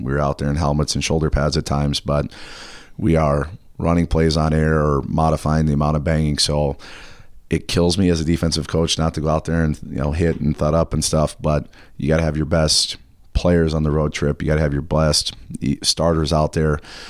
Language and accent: English; Iowa, United States; And, you know, I was from Iowa and had a lot of friends that played in it.